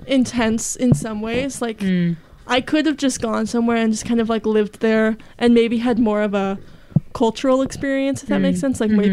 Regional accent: Portland, Oregon, United States; I am from Portland, Oregon. Born and raised.

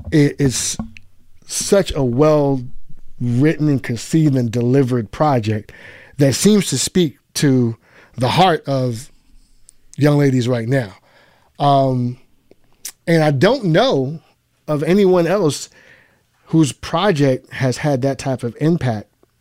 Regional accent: New York, United States; and I'm from New York. I grew up in New York, which is what I was going to say.

